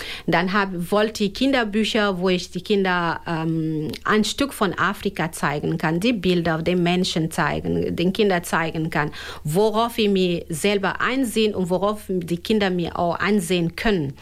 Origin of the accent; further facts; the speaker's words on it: Osnabrück, Lower Saxony, Germany; wenn du sagst, ich komme aus Osnabrück, dann fragt man, wo genau her kommst du noch?